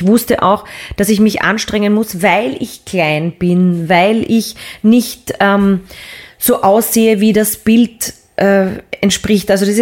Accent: Vienna, Austria; Ich bin in Wien aufgewachsen und war sehr früh schon unterwegs

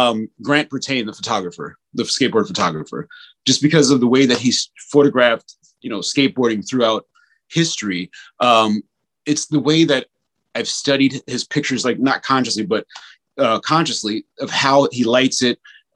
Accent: New Jersey, United States; And I'm like, I'm from Jersey. You can't tell me I can't get it done.

